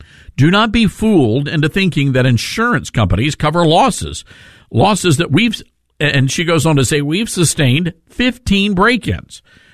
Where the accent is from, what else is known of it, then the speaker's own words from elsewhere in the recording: Memphis, Tennessee, United States; what's happening here in Memphis, Tennessee, my hometown, where the crime is just off the charts.